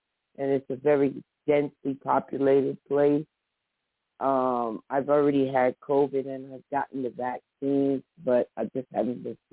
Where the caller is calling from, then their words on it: New Jersey, United States; I'm calling from New Jersey.